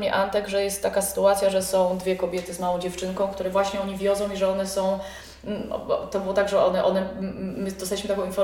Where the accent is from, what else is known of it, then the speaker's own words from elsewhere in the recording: Kraków, Lesser Poland, Poland; now in Warsaw, Poland; bo ja pochodzę z Krakowa, więc zabrałam ich do moich rodziców